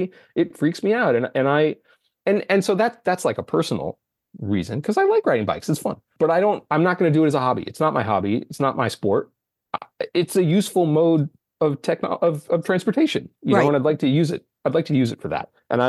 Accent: Los Angeles, California, United States; I grew up in Los Angeles. I've been driving since I was 15, if not a little younger.

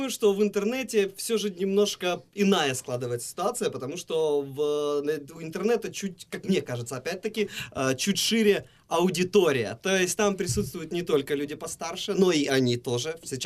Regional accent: Shchastia, Luhansk Oblast, Ukraine; born there; Ну, на самом деле, я просто родился в Счастье

